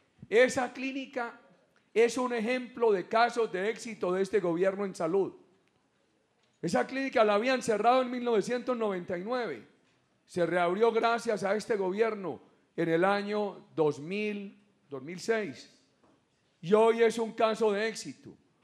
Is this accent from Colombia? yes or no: yes; Antioquia, Colombia; allá donde yo vivo en Río Negro, recibí una delegación del suroeste de Antioquia y hablo de mi tierra chica